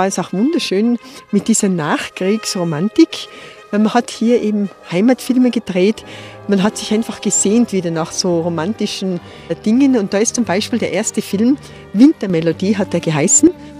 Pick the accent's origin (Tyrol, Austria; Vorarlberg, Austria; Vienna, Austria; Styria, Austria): Tyrol, Austria; Skisport war bei uns in Tirol sehr beliebt.